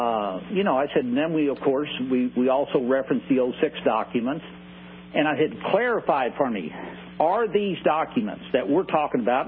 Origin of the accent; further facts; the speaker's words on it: Missouri, United States; I got up and I introduced myself and told him I was … from Missouri